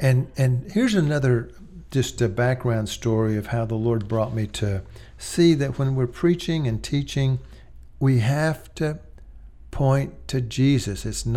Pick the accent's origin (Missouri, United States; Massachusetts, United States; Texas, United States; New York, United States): Texas, United States; Austin; I grew up in Austin, Texas, and in fact, growing up, seeing the University of Texas Tower in the distance from our home as a boy growing up